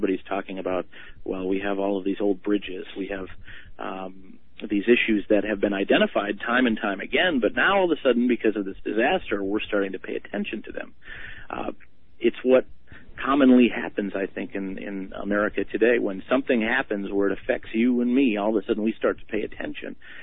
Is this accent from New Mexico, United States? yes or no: no; Ely, Minnesota, United States; City I grew up in Ely, has 96% voter turnout many years.